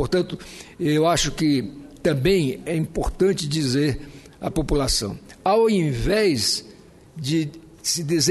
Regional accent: Roraima, Brazil; eu nasci no meu estado, eu nasci em Roraima, meu pai que foi para lá do Ceará, meus avós foram da Paraíba

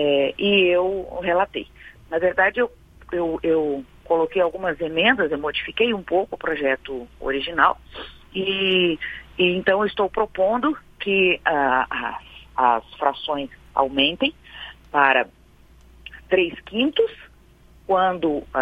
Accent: Mato Grosso, Brazil; bom dia aí para os ouvintes de Mato Grosso, que você acabou de citar na minha terra.

